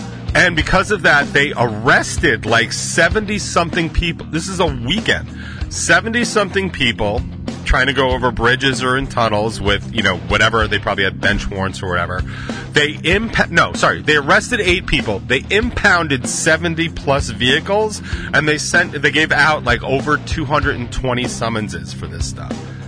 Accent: United States; I am a proud American. I am a proud patriot. I believe in this country.

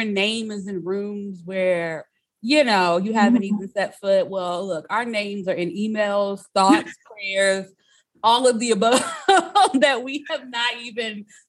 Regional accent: New Orleans, Louisiana, United States; I grew up in New Orleans, Louisiana. As you guys know, New Orleans is just, you know, all things art, music, culture, food

